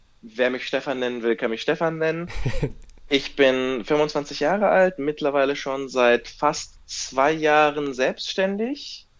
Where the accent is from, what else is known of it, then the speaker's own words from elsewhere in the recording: Czechia; born there; German is a second language; Keins von beiden, ich bin in Tschechien geboren.